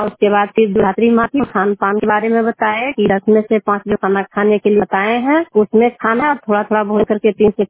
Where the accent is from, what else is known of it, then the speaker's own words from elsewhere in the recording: Yahiyapur, Bihar, India; मैं यहियापुर गांव की रहने वाली हूँ। धानकी पंचायत की CNRP पद पर काम करती हूँ और सलमेरा प्रखंड नालंदा जिला की हूँ।